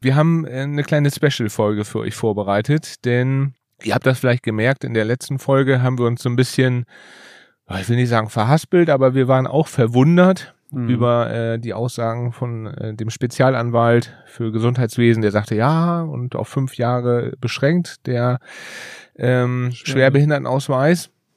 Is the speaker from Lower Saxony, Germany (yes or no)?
yes; Lower Saxony, Germany; Ich bin Niedersachse.